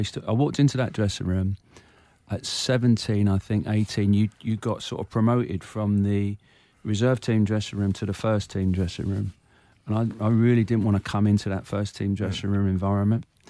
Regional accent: Munster, Ireland; Yeah, I mean, I'm Irish, so it's really strange. So I used to go back home to Ireland every summer. Mm. We had a farm in Ireland in County Clare. 100% my blood is Irish.

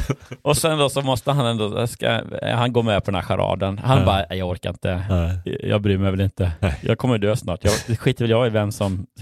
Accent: Jönköping, Jönköping County, Sweden; jag är liksom Jönköping.

